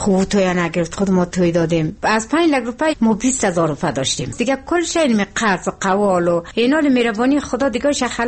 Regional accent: Maidan Wardak, Afghanistan; از اینی میدان وردک هستیم دیگه، از آره میدان وردک

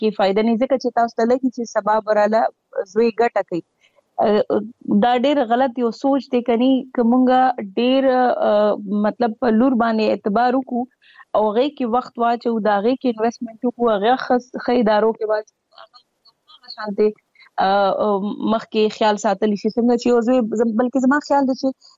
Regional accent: Peshawar, Khyber Pakhtunkhwa, Pakistan; لکه د مونږ د پیښور یو ورځ مانځلې و

